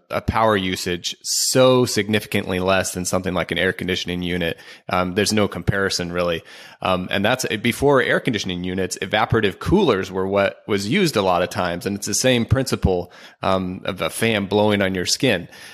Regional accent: Oregon, United States; And I'm from Oregon, and I just about died the first time I went down there.

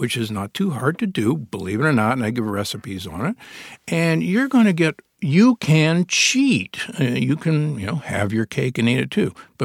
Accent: Omaha, Nebraska, United States; I grew up in Omaha, Nebraska, the beef state.

